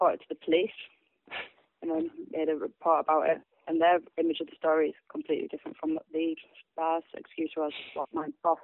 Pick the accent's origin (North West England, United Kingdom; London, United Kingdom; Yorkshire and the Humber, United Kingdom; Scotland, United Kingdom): Yorkshire and the Humber, United Kingdom; Hull; I'm 22. I'm originally from Yorkshire, Hull in particular.